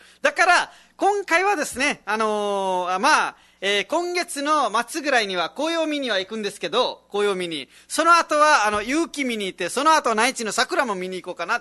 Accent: Nepal; now in Okinawa, Japan; ネパールはですね、自分の実家もそうなんですけども、鶏がいっぱいいて

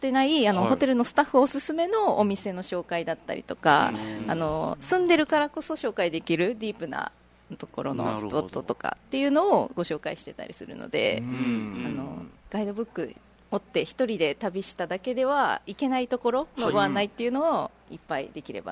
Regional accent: Kagawa, Japan; あ、地元ではそうですね。でも今は沖縄そばです。

